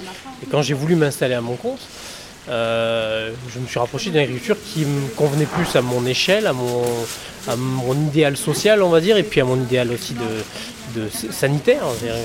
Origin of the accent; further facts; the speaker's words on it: Provence-Alpes-Côte d'Azur, France; c'est mon quartier, c'est, je viens d'ici, moi. Je suis né au Chetavie, j'ai habité à la Belle de Mai, je suis à l'école au boulevard d'Ada, en primaire ici, donc c'est un peu mon quartier.